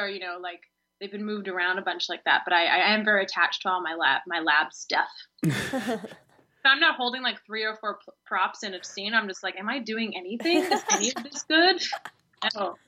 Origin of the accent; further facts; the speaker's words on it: Vancouver, British Columbia, Canada; now in Toronto, Canada; I'm from Canada. I'm from Vancouver, and I live in Toronto, but I go to Los Angeles for half the year and New York as well, so I kind of move around.